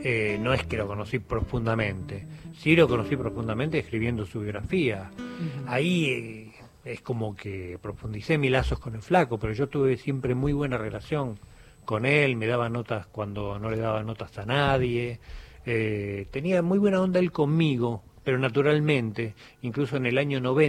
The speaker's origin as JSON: {"language": "Spanish", "region": "Buenos Aires", "country": "Argentina", "tie": "born or raised there", "also_born_or_lived": "Ramón Mejía", "said": "Yo nací en Ramón Mejía, viví en Buenos Aires, en Flores, casi toda mi vida, por lo menos hasta los 26 años, después ya más para el lado de Palermo, siempre anduve rondando, merodeando el área, como quien dice."}